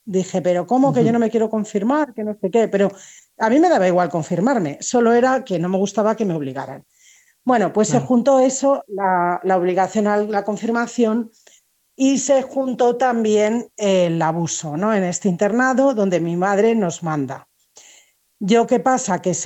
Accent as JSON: {"language": "Spanish", "country": "Spain", "tie": "born there"}